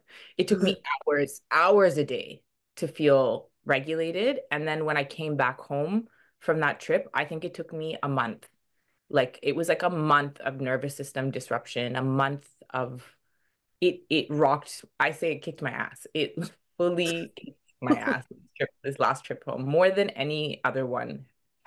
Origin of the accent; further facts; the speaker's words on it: Toronto, Ontario, Canada; now in Vancouver, Canada; So I was born and raised in Toronto and I moved to Vancouver.